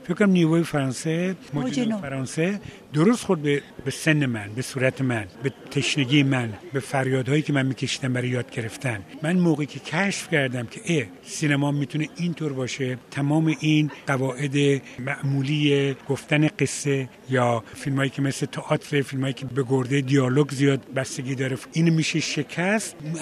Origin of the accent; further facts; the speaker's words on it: Abadan, Khuzestan, Iran; یادتون باشه که من در آبادان بزرگ شدم، من با کشتی بزرگ شدم، با طیاره بزرگ شدم، با قطار بزرگ شدم، با جاده بزرگ شدم، با تراک بزرگ شدم